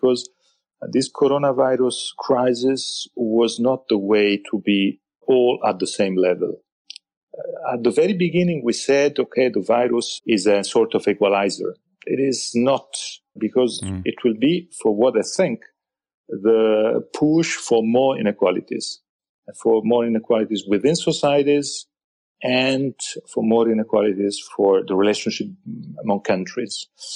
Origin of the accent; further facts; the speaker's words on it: Pisa, Tuscany, Italy; I come from Pisa, of course.